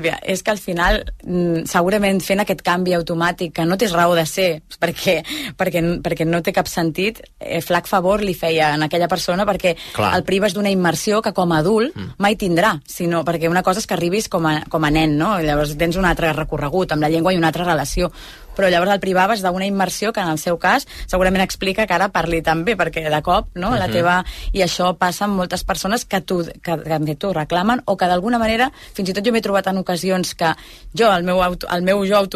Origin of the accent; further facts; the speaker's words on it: Catalonia, Spain; Jo, la veritat és que jo la meva llengua és el català. És veritat que a casa és molt bilingüe